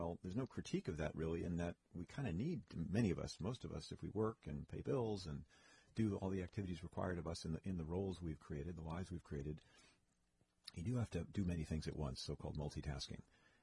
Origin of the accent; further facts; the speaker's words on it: New York, United States; I mean, I grew up in New York and around a culture of artists in an artistic family